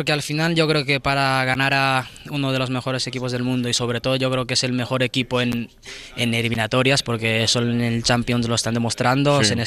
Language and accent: Spanish; Japan; De pequeño pues en Japón porque hace frío tal, sobre todo en el norte, sí